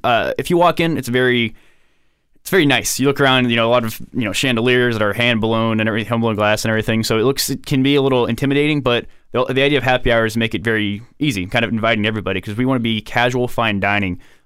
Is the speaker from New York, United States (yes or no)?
no; Cincinnati, Ohio, United States; also born or lived in Florida / Texas; Originally from Cincinnati, Ohio.